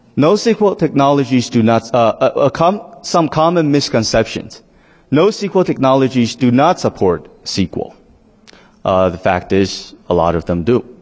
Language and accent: English; Taiwan; are based out of Taipei, and we're all from Taiwan.